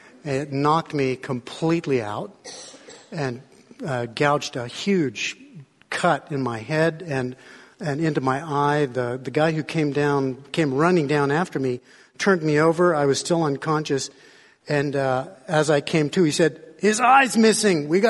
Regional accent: Colorado, United States; I grew up in Colorado, and one of the sports we had was ski jumping.

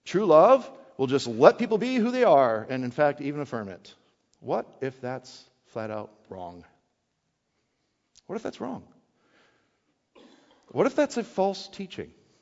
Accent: Wisconsin, United States; Growing up in Wisconsin, don't worry, it doesn't apply to any of you directly. It's an old story.

